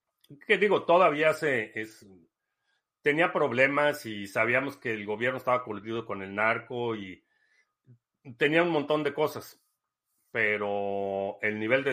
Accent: Mexico; moved away; pero yo como mexicano no tengo ninguna intención ni planes de regresar a México.

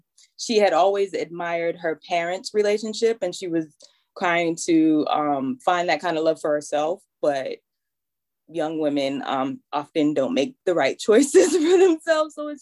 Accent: Dorchester, Massachusetts, United States; They were from Roxbury, you know, like 15 minutes from where I grew up in Dorchester

